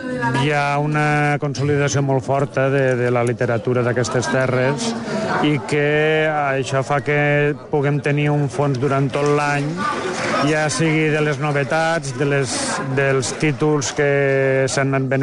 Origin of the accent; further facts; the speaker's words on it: Catalonia, Spain; tenim l'avantatge de que com som ja de la Ribera